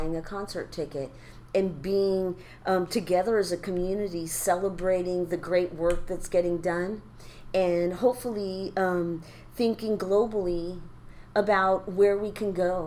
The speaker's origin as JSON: {"language": "English", "town": "Chula Vista", "region": "California", "country": "United States", "tie": "born or raised there", "said": "born and raised in Chula, lived my 53 years here."}